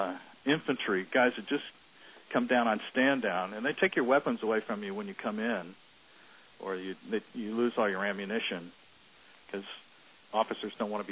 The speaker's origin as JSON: {"language": "English", "region": "New York", "country": "United States", "tie": "born or raised there", "said": "Had played a lot in Sandlot, growing up in New York"}